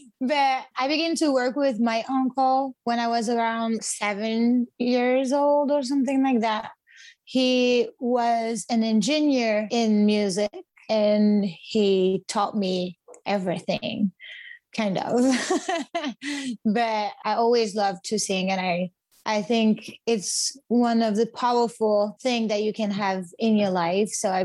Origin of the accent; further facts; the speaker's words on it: France; accent: French; For everybody who don't know me, I'm French, so you might know it because of my accent.